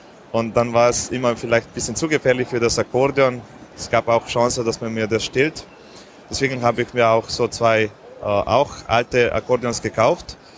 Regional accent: Slovenia; German is a second language; weil bei uns in Slowenien haben beide was zu sagen.

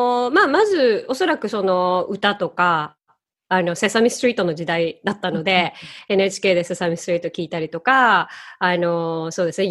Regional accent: Kobe, Hyogo, Japan; 神戸市です。神戸市です。

